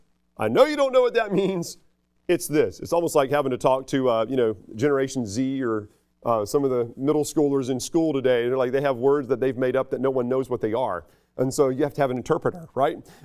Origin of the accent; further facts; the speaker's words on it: England, United Kingdom; No, we won't either. We're English.